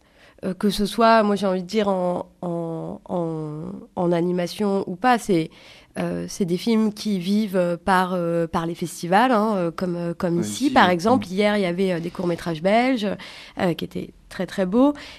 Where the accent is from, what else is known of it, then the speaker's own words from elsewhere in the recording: Rennes, Brittany, France; Moi, je suis de Rennes et on a 2 studios également